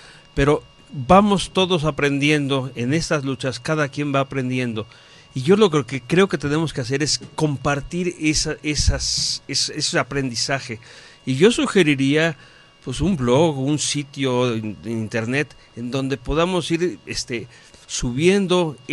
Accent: Mexico; pero yo creo que todos somos mexicanos

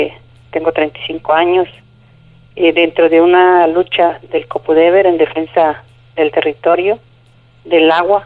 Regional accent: Paso de la Reina, Oaxaca, Mexico; pienso en mi pueblo, ¿no? Que si llegara a construir el megaproyecto de la presa hidroeléctrica, Paso de la Reina pues va a desaparecer

